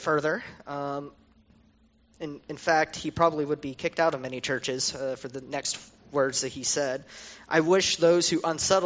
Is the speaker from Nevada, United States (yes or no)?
yes; Las Vegas, Nevada, United States; but I come from the Southwest, as was mentioned. I'm from the Las Vegas area, spent most of my life in that area.